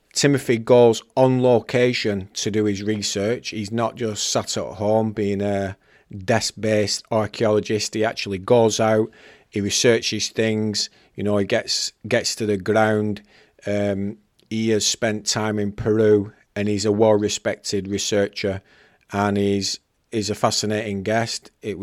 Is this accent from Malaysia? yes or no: no; England, United Kingdom; as I'm from England